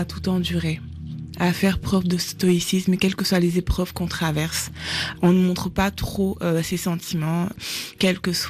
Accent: Dakar, Senegal; moved away as an adult; J'ai été biberonnée à la culture poulard, à celle wolof. Je suis née et j'ai grandi à Dakar jusqu'à ma majorité. Je suis venue ici où j'ai vécu une décennie.

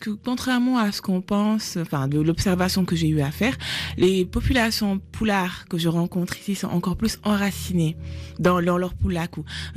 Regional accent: Dakar, Senegal; moved away as an adult; J'ai été biberonnée à la culture poulard, à celle wolof. Je suis née et j'ai grandi à Dakar jusqu'à ma majorité. Je suis venue ici où j'ai vécu une décennie.

